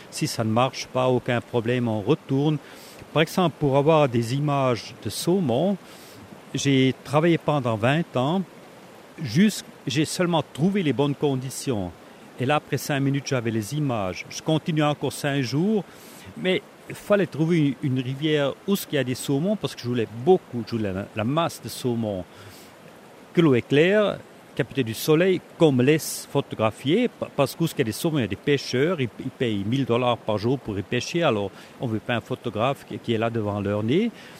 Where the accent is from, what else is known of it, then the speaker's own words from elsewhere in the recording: Fribourg, Switzerland; comme je suis né de Fribourg, j'ai fait l'école en Basse-Ville.